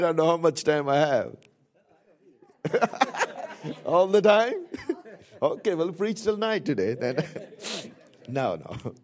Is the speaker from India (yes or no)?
yes; India; English is a second language; You know, the nation I live, we come from India where there's 1.4 billion people.